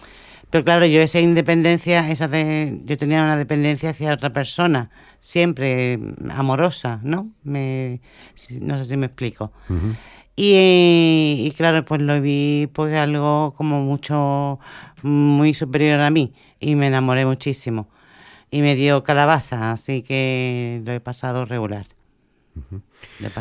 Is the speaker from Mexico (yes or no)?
no; Spain; y digo, soy española, ¿no?, para allá.